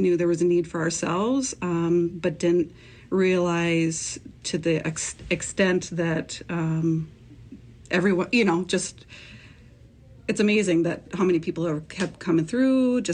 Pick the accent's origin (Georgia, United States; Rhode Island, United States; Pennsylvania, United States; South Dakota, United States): South Dakota, United States; I come from Standing Rock and Cheyenne River.